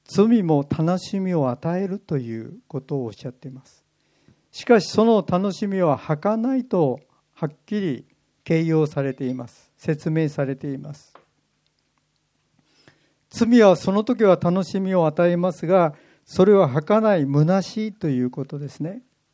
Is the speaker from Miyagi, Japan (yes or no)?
no; Kumamoto, Japan; born there; now in Hokkaido, Japan; もう私は本当は北海道人なんですね。でも私はですね、九州の熊本で生まれましてですね、今もですね、やっぱり私は熊本人だなと思うんですね。